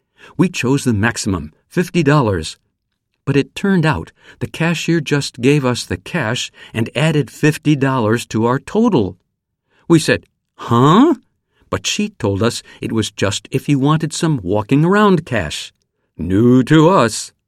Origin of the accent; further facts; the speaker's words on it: Miami, Florida, United States; also born or lived in Tokyo; now in Washington, United States; I grew up near Miami, and now we've moved to northwestern Washington State. It's about 4,400 kilometers from my hometown in Florida.